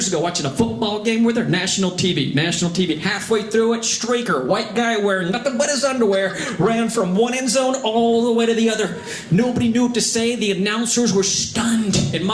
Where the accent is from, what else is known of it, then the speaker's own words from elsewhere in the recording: United States; I was raised in America, true story, but my father, check it out, Italian